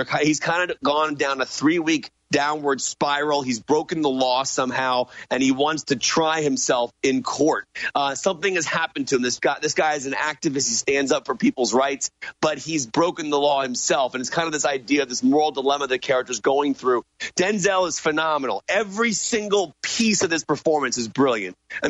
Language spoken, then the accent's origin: English; Newport News, Virginia, United States; I'm from Newport News. So Vick went to Warwick High School, which is about 2 miles to the left of my neighborhood.